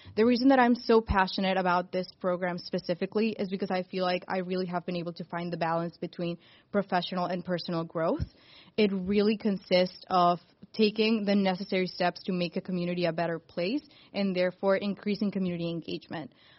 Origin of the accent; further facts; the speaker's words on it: Monterrey, Nuevo León, Mexico; English is a second language; moved away as an adult; now in United States; My hometown is Monterrey, Mexico, so I am an international student